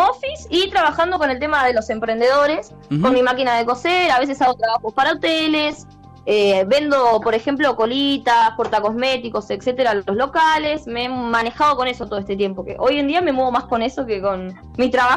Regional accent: El Talar, Buenos Aires Province, Argentina; now in San Clemente, Argentina; Yo soy de zona norte, El Talar.

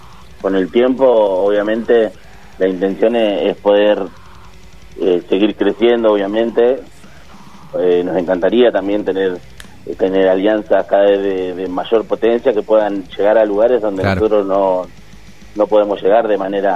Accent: Buenos Aires, Argentina; si bien somos de Buenos Aires, el circuito de las ciudades del interior es totalmente diferente al circuito de Cava o de Gran Buenos Aires

